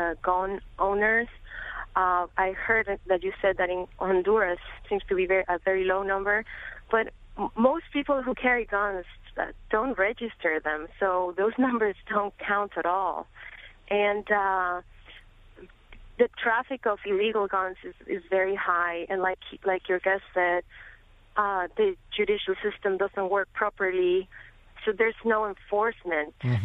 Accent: Guatemala; I'm originally from Guatemala, and I have no clue about the numbers in Guatemala.

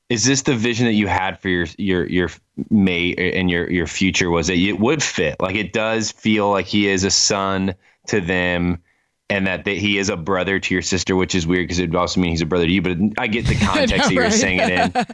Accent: Winona Lake, Indiana, United States; But the 4th of July in Indiana, or especially on the lake here in Winona Lake, has a lot more tradition than any other holiday.

